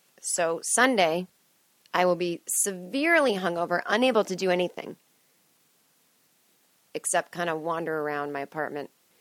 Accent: East Coast, United States; Yeah, I'm from the East Coast. I might go back this year.

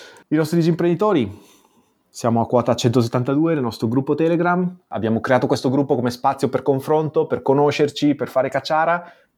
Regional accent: Lombardy, Italy; Sono dal Biate, Brianza, provincia di Monza, giustamente qui per il Natale in famiglia.

